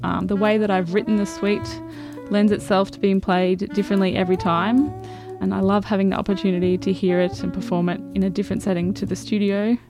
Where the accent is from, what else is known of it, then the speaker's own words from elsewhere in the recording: Australia; also born or lived in United States; a saxophonist and composer based in Naarm, Melbourne. I grew up in Australia, first encountering jazz in Toowoomba